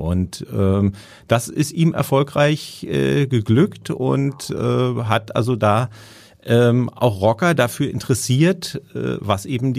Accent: Berlin, Germany; Ja, ich bin in Berlin aufgewachsen

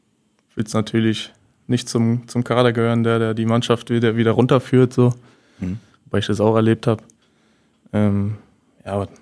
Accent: Osnabrück, Lower Saxony, Germany; einfach durch die Nähe zu meiner Familie, zu meiner Heimat, viele Freunde in den Kurven so und das war schon immer eine sehr schöne Zeit in Osnabrück.

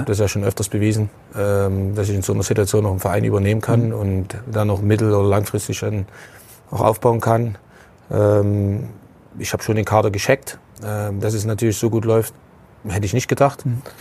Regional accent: East Germany, Germany; Bin aufgewachsen in einem kleinen Dorf.

